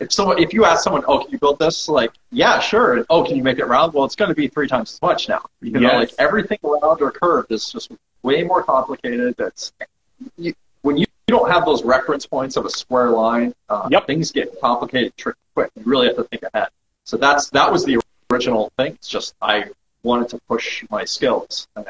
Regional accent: Colorado, United States; So okay, I grew up in Colorado, which is pretty landlocked.

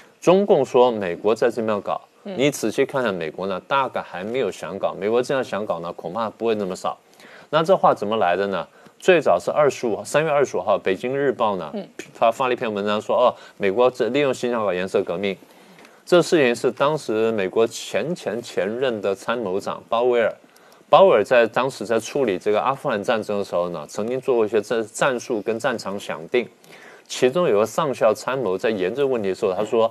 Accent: Taiwan; 我们台湾人呢必须提高警惕

